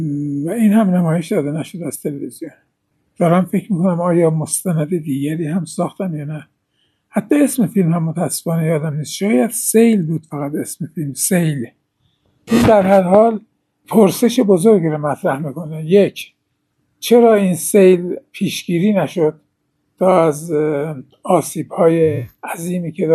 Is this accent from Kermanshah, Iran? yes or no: no; Ahvaz, Khuzestan, Iran; دوست داشتم راجع به شهر خودم اهواز چون این فیلم رو بسازم